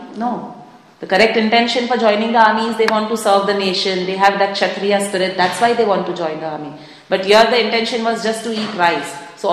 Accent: Mumbai, Maharashtra, India; Like I am from Mumbai, so I know in Maharashtra he has banned beef completely.

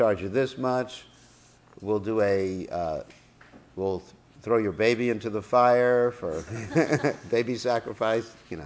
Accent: New York, United States; And I said, I'm a Brahmin from New York.

